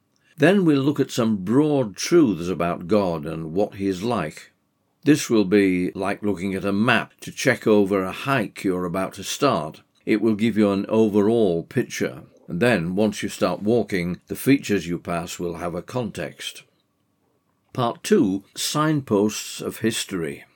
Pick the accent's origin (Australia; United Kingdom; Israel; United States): United Kingdom; England; I was born and brought up in England, which has a long Christian cultural tradition, but I'm not a cultural Christian.